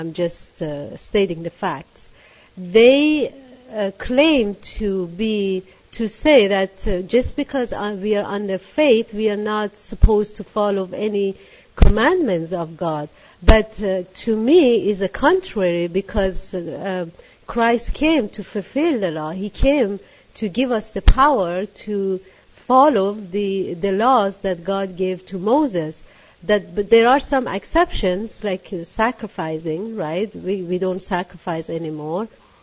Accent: Canada; I'm from Canada. Yes, I'm from Canada. But anyway, my background is not, I wasn't born in Canada, but I am Canadian. I've been in Canada for many years.

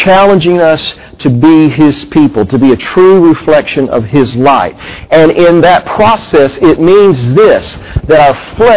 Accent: Georgia, United States; it should also be noted that I grew up in South Georgia.

